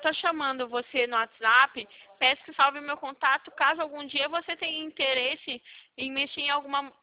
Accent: Valinhos, São Paulo, Brazil; De Valinhos, interior de São Paulo.

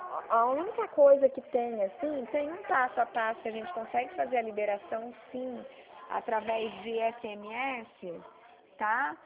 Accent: São Paulo, Brazil; Eu sou de São Paulo também.

